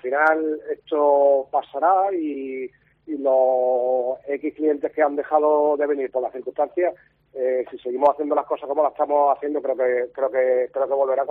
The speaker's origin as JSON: {"language": "Spanish", "town": "Jaén", "region": "Andalusia", "country": "Spain", "lives_now": "Málaga, Spain", "said": "yo soy de Jaén y bueno, yo sé que hay productos que en Jaén funcionan perfectamente y aquí en Málaga lo he intentado introducir"}